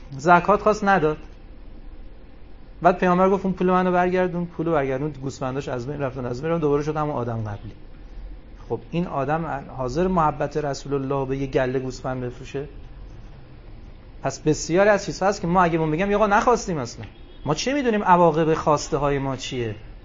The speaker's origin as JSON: {"language": "Persian", "town": "Tehran", "region": "Tehran Province", "country": "Iran", "said": "ما چون اهل تهرانیم، خب همش دود و دم و تیراهن و اینا دیدیم."}